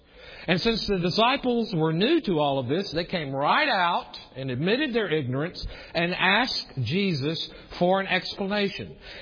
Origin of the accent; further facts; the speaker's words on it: the South, United States; I have to work really hard to say the word soil, because I'm from the South. And when you're from the South, you say soul, right? Like oil, soul, bowl.